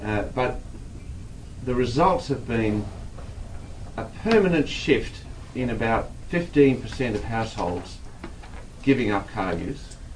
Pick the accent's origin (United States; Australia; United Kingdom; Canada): Australia; Perth, Western Australia; And I came from Perth and I didn't know a lot about it.